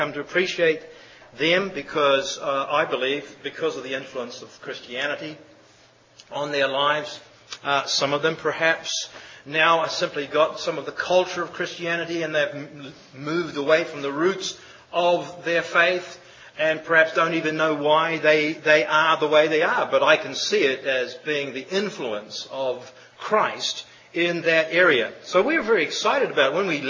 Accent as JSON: {"language": "English", "country": "New Zealand", "moved": "as an adult", "lives_now": "Oklahoma City, United States", "said": "I come from New Zealand, and New Zealand does have tornadoes."}